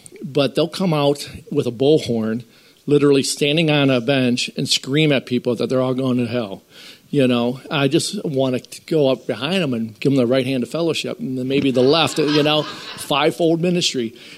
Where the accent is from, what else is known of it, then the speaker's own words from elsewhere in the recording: Illinois, United States; Well, I was raised in a small town northwest of Chicago. And it just so happens they were from the very same town. They moved to that town after I'd already moved out, you know.